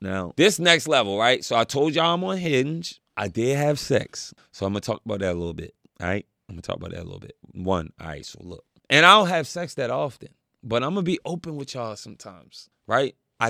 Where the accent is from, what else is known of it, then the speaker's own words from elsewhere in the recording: Baltimore, Maryland, United States; Even in America, I'm from Baltimore. It's gangster, it's gritty, it's hard, it's a struggle, it's tough.